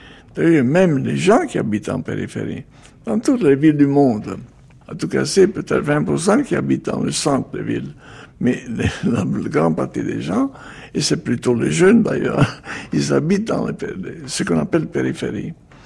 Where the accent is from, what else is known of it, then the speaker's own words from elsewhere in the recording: Italy; French is a second language; moved away; moi je suis homme de l'Europe, moi je suis européen, par nature, depuis toujours. Depuis que je suis parti de Milan, de Gênes, en 1965-6, après, je sais pas, moi, je parle l'italien, bien sûr, je parle le français, pas trop, trop bien